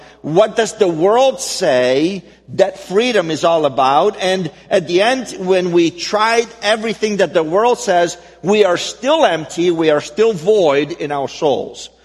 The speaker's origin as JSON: {"language": "English", "country": "Romania", "tie": "born or raised there", "lives_now": "United States", "said": "As I said, I grew up in Romania, which was a communist country for about 45 years."}